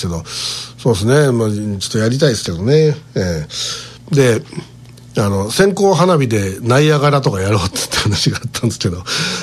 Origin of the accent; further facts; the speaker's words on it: Osaka, Japan; こちら地元大阪では